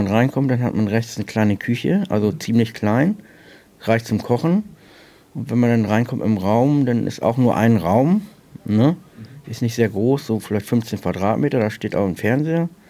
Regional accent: Lüneburg, Lower Saxony, Germany; now in Hamburg, Germany; Ich bin jetzt nicht gebürtiger Hamburger, aber fast. Ich bin Lüneburger.

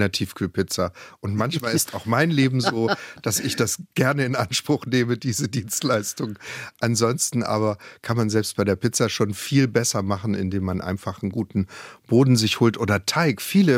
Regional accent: Baden-Württemberg, Germany; Ich bin im Schwäbischen aufgewachsen.

